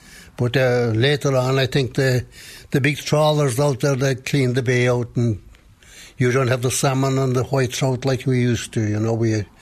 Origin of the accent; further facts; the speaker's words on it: Glenbeigh, Munster, Ireland; I'm from Glenbeigh, Leitrim West.